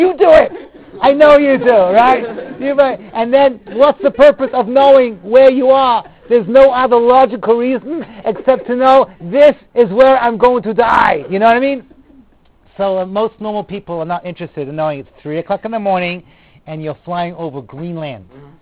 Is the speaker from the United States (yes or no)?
no; England, United Kingdom; But as a Brit, the English hate the Germans for a totally different reason.